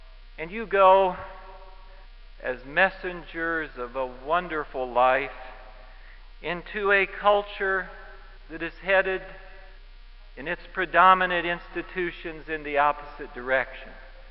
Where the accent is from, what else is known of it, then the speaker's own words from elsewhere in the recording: Illinois, United States; My fiancé was from Indiana, I was from Illinois.